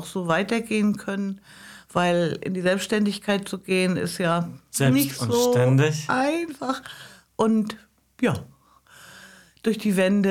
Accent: Mecklenburg-Vorpommern, Germany; Ich bin gebürtige Rüganerin. Da bin ich auch ganz stolz drauf, hatte eine traumhafte Kindheit bei meinen Großeltern auf der Insel Rügen.

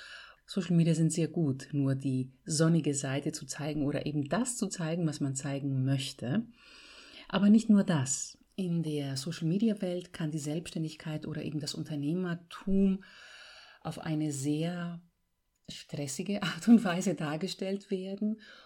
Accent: Greece; German is a second language; now in Germany; auch in meinem Heimatland hat sich die Lage sehr verbessert. In manchen Teilen sogar ist Griechenland digitalisierter als Deutschland

